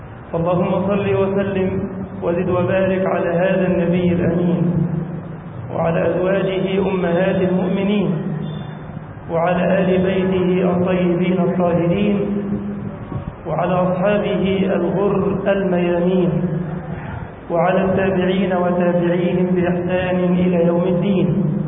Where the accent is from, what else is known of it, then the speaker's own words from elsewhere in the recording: Egypt; اللهم احفظ بلدنا مصر وأهلها يا رب العالمين